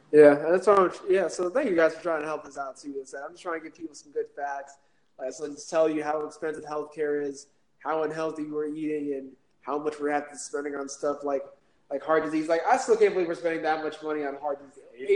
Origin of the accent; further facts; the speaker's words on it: Tampa, Florida, United States; I grew up in Jesuit high school in Tampa, Florida, and they taught me a lot about my religious basis.